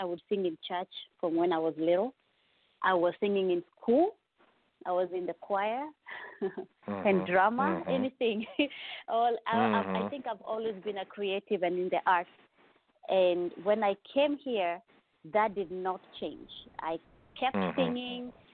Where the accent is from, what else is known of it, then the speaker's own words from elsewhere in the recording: Nairobi, Kenya; now in United States; I grew up in Kenya, outskirts of Nairobi, the capital city, and we grew up in a Christian family, and we were what you would call middle class